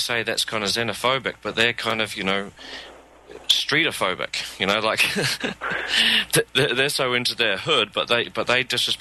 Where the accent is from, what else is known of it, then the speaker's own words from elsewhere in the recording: England, United Kingdom; I grew up in England the first 10 years of my life and not in the richest part of town either, and then we sort of moved into a wealthier part of town, which is still kind of middle-class scum if you look in the big picture.